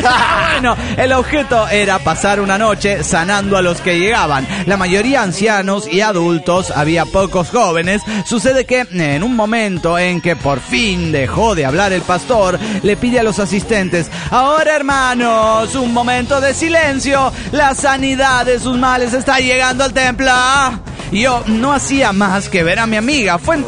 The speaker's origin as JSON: {"language": "Spanish", "region": "Managua", "country": "Nicaragua", "said": "de Managua, Nicaragua."}